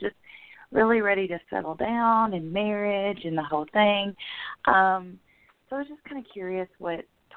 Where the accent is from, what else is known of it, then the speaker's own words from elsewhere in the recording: Kentucky, United States; I'm from Kentucky.